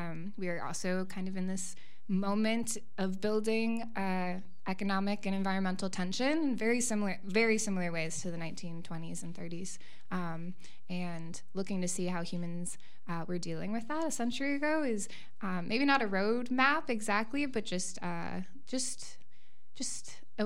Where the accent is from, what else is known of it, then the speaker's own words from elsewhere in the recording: Wisconsin, United States; I similarly was a city kid. I grew up outside of Milwaukee